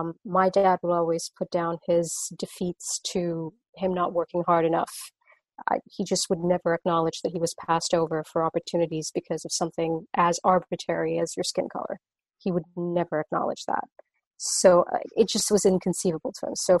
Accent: Singapore; I'm from Singapore, like I mentioned before

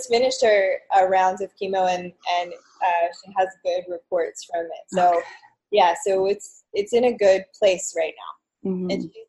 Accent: South Carolina, United States; also born or lived in New York; I had lived here for 7 years, and I decided I was going to move back to my hometown in South Carolina

